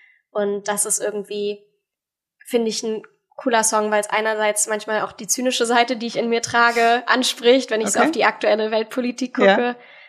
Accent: Schwerin, Mecklenburg-Vorpommern, Germany; Ich bin als Europäerin aufgewachsen in Schwerin.

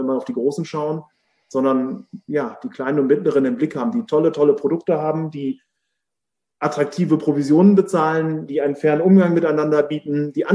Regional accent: Lower Saxony, Germany; born there; Als Gebürtiger Ostfriese kann ich das nur bestätigen.

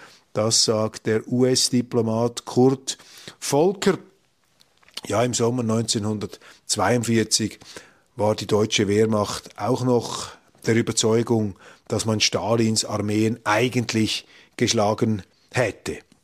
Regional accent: Switzerland; Aber ich, Entschuldigung, als Schweizer lasse mir jetzt sicher nicht befehlen von einer EU oder sonst irgendjemandem

